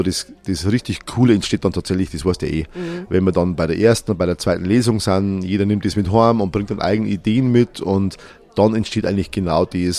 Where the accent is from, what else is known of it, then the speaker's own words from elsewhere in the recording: Bavaria, Germany; also ich bin ein Niederbayer.